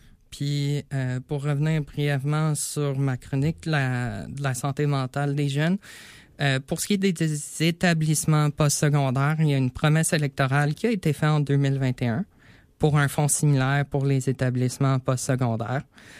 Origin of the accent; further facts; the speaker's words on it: Quebec, Canada; Moi, je viens de l'Outaouais